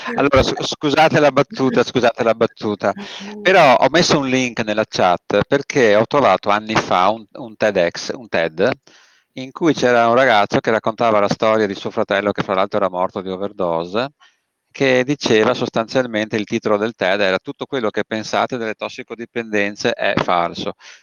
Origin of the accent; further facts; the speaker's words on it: Veneto, Italy; da Veneto ti direi l'importante è bere roba buona